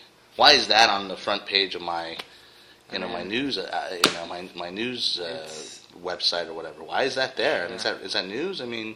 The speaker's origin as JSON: {"language": "English", "region": "Texas", "country": "United States", "said": "I mean, let me just use the state of Texas since I'm from Texas."}